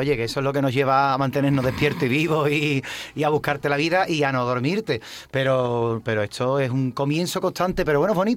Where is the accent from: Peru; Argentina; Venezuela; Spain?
Spain; Cádiz, Andalusia; Yo soy de Cádiz y a mi gente siempre nos ha gustado mucho el arte